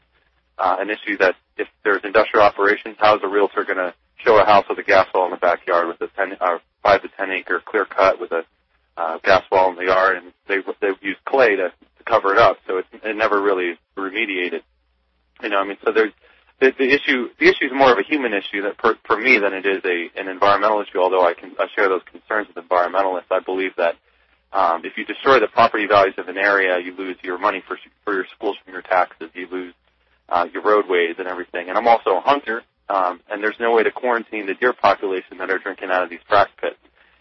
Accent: Pennsylvania, United States; I'm originally from Pike County, Pennsylvania, where it's very rural.

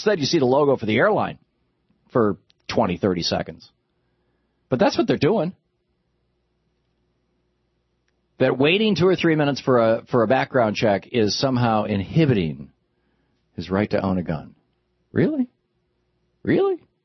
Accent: Michigan, United States; No, I grew up in Michigan.

